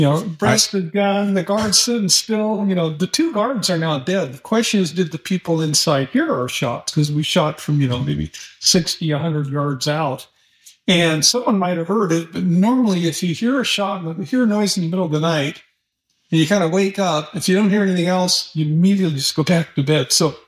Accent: Nebraska, United States; I mean, I'm from Nebraska. It's a pretty nice area I grew up in.

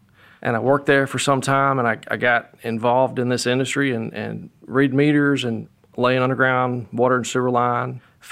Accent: Richmond Hill, Georgia, United States; also born or lived in South Carolina; We moved from Southern South Carolina to Richmond Hill, Georgia, which at the time was a small town.

